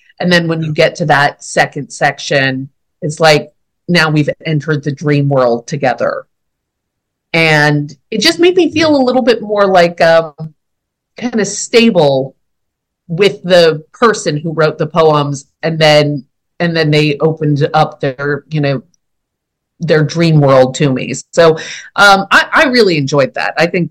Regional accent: California, United States; I grew up, I spent a lot of time in Southern California, and I grew up in California overall

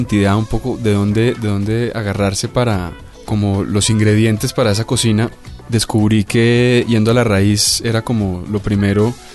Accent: Bogotá, Colombia; tuve que renunciar a muchas cosas como rolo.

